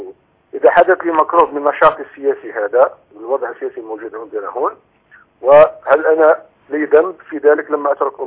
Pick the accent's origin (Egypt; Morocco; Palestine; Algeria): Algeria; لما رجعت هنا للجزائر، كنت مغترب لمده طويله